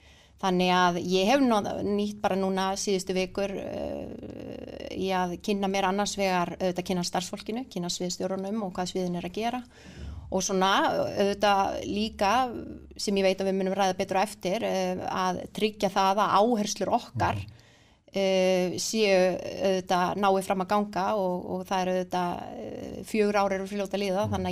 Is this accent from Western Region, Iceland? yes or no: no; Reykjavík, Capital Region, Iceland; now in Kópavogur, Iceland; ég þriggjabarnamóður úr efri byggðum Kópavogs og hef alið, ég reyndar ekki fætt og uppalinn í Kópavogi heldur ólst ég upp í Breiðholti